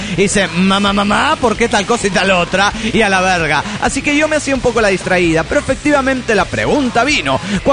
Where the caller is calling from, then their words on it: Panama; de Panamá.